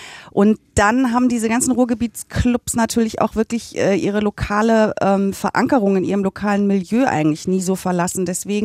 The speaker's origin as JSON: {"language": "German", "region": "Northern Germany", "country": "Germany", "said": "Also mir ist das als Norddeutscher ja relativ fremd als kulturelle Praxis"}